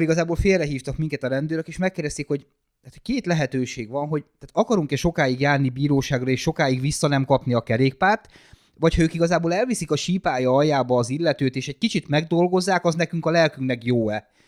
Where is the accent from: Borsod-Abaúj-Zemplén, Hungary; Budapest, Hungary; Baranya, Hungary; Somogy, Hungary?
Borsod-Abaúj-Zemplén, Hungary; mivel én egy borsodi városban nőttem föl